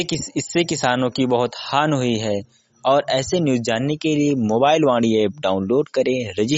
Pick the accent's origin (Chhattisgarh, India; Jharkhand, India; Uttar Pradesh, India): Uttar Pradesh, India; Ambedkar Nagar; अंबेडकर नगर का रहने वाला हूं।